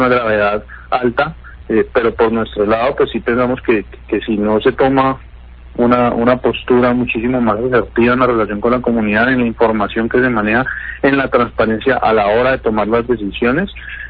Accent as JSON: {"language": "Spanish", "town": "Cali", "region": "Valle del Cauca", "country": "Colombia", "said": "Eso es lo que le puede preocupar a uno pues como caleño, como cabildante"}